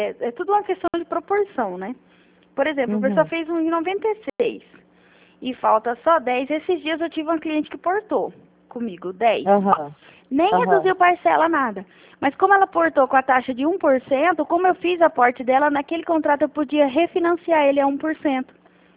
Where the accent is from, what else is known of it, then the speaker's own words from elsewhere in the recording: Chapadão do Sul, Mato Grosso do Sul, Brazil; also born or lived in Alto Taquari; morei em Alto Taquari e morei em Chapadão do Céu.